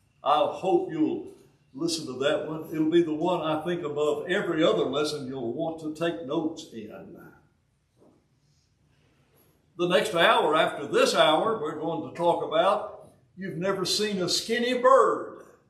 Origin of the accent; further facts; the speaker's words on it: Huntsville, Alabama, United States; accent: southern; I was born in Huntsville, Alabama, you know, grew up there in Alabama. That's why I've still got this southern accent.